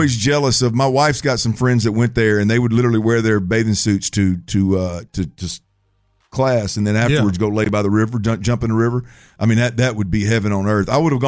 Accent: United States; But nonetheless, I'm an American.

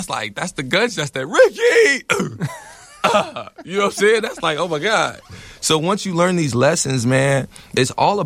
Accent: Broadview, Illinois, United States; also born or lived in Maywood; I represent Chicago, and I'm not even all the way from Chicago like that. So, like, I'm from Broadview, Maywood.

